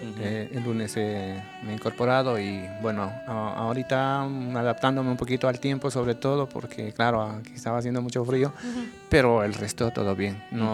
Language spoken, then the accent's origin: Spanish; Loja, Ecuador; yo soy de Ecuador, de la ciudad de Loja, que queda al sur, limitando con Perú.